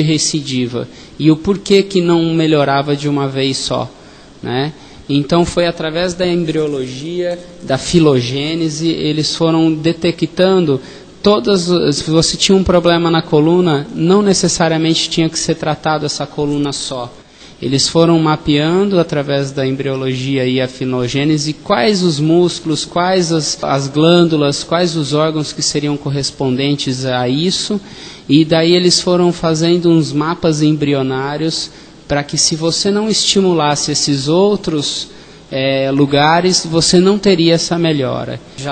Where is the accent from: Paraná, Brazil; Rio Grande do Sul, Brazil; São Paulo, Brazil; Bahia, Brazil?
São Paulo, Brazil; Bem, eu sou do interior de São Paulo e estou morando aqui há 4 anos.